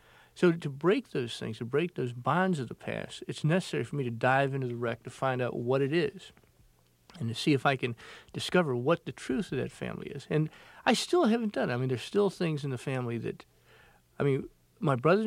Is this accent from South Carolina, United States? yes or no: yes; Beaufort, South Carolina, United States; they went wild when a movie crew came to my hometown, what we then claimed as our hometown, Beaufort, South Carolina, where the great Santini took place.